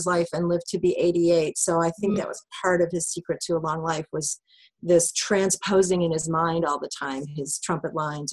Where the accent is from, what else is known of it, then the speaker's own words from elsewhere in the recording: Chicago, Illinois, United States; I'm from the North Shore of Chicago. You know, we make reservations.